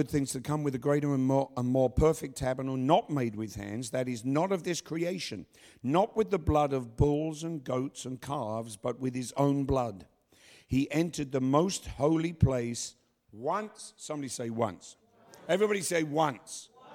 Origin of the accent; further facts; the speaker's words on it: England, United Kingdom; Sorry, I'm English.